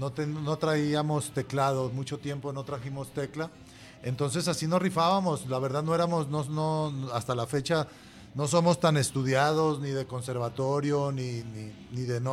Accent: Guadalajara, Jalisco, Mexico; el Pato y yo, bajista y guitarrista y vocal, somos de aquí de Guadalajara.

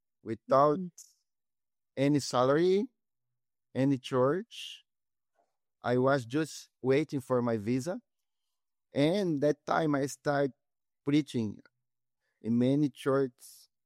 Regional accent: Brazil; English is a second language; also born or lived in Peru; But I was an elder from Brazil.

